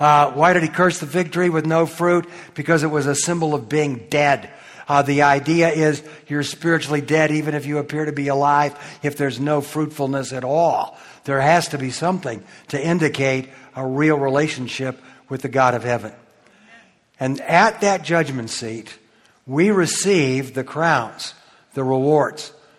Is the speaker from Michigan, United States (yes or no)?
yes; Detroit, Michigan, United States; born there; I was born in Detroit, Michigan, in a non-believing family.